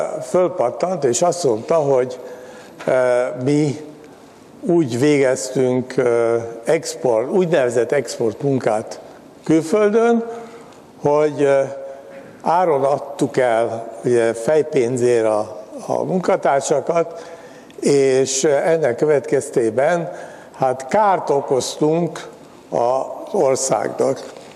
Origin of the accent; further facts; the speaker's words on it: Hungary; de ezt elfogadták azzal, hogy mi magyarok vagyunk